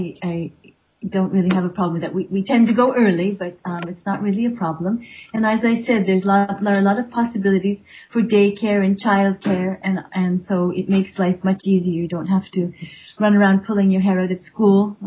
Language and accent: English; United States; people being rude to me because I'm an American.